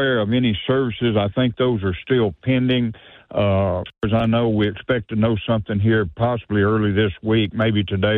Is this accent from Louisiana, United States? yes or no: yes; Vivian, Louisiana, United States; To my knowledge, and I was born and raised in Vivian